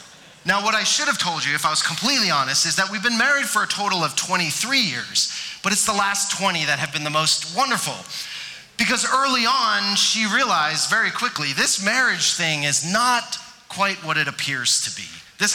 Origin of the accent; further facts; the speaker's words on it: United States; I'm from the States, and I came all the way to Edmonton